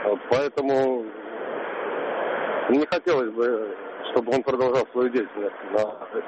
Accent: Belarus; moved away as an adult; now in Moscow, Russia; вот я сам белорус, но я уже около 3 лет живу и работаю здесь, в Москве

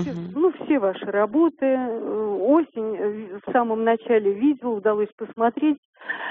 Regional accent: Moscow, Russia; also born or lived in Saint Petersburg; я сама москвичка, родилась в Ленинграде, а муж мой из Тамбовской области.

